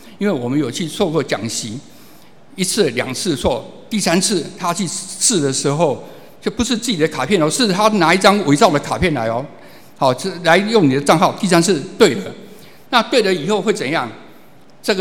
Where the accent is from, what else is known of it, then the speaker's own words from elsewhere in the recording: Taiwan; 我们台湾有一句话就是乡下，我们乡下人后面都会加三个字